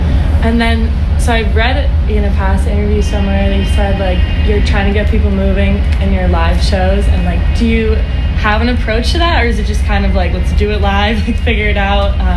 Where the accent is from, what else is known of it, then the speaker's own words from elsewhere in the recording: York, Maine, United States; I'm from Maine.